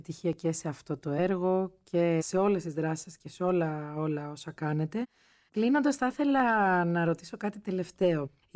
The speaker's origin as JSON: {"language": "Greek", "region": "Peloponnese", "country": "Greece", "said": "Εγώ κατάγομαι από την Αρκαδία"}